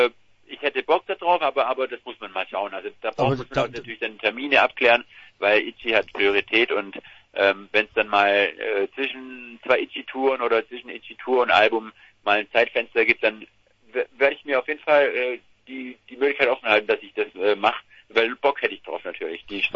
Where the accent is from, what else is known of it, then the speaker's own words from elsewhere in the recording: Eislingen, Baden-Württemberg, Germany; zwischen Stuttgart und Ulm, ins Eislingen, und da ist unsere Homebase.